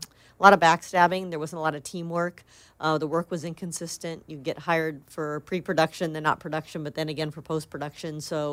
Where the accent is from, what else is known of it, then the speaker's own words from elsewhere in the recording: Los Angeles, California, United States; No, I grew up in L.A. I grew up in the San Fernando Valley in Granada Hills.